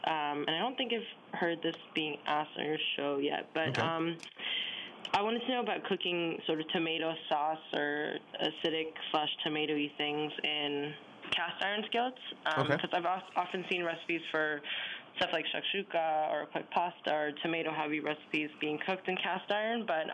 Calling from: New York, United States; Hi. I'm actually calling from New York.

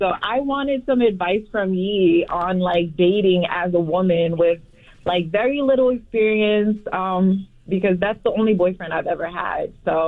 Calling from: Elizabeth, New Jersey, United States; Elizabeth, New Jersey.

